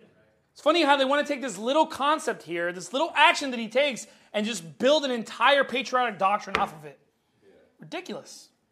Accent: United States; born there; I'm American. I was born here. I'm free born.

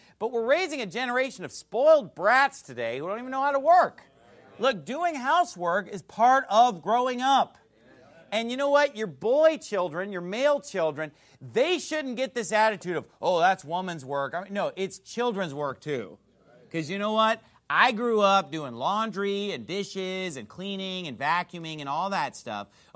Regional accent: Sacramento, California, United States; also born or lived in Indiana; Growing up in Sacramento, California, and even just the few years that I lived in Indiana when I was in college, I'd never seen anything like it

